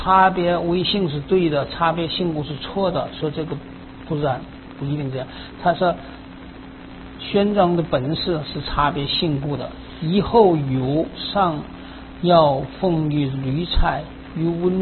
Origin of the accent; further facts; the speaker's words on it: China; 这是我们中国人比较融合融通的一种这个说法